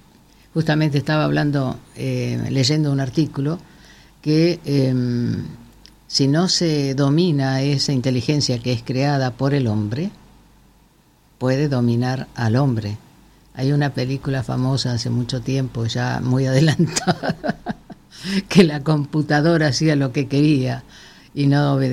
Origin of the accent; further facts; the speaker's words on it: Patagonia, Argentina; now in Buenos Aires, Argentina; nosotros que venimos de la Patagonia, más de 50 años allá en la Patagonia, sabemos de ese viento